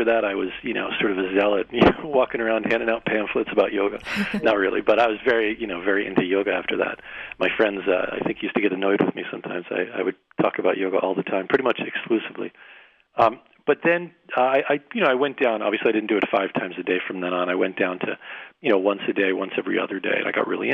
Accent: New Jersey, United States; So I grew up in New Jersey, and I don't know if, you know, folks all over all over Canada and the U.S. know, but New Jersey's pretty intense.

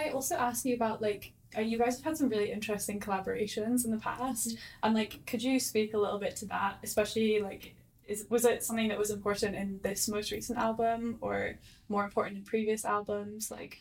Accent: Scotland, United Kingdom; Like, I'm from Scotland and it's kind of the same as you described.

